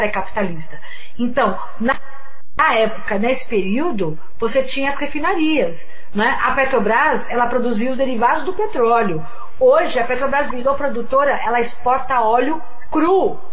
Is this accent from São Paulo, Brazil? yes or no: no; Bahia, Brazil; Eu sou da Bahia